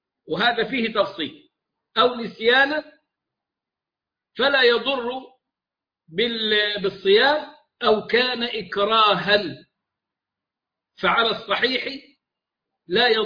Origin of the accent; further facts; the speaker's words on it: Egypt; أيام ما كانت علبة السجائر يعني مثلا بجنيه عندنا في مصر